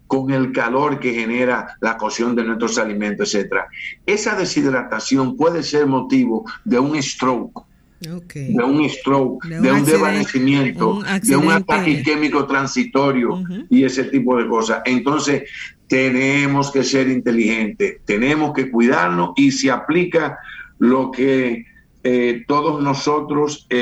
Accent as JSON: {"language": "Spanish", "country": "Dominican Republic", "said": "No hay, somos República Dominicana."}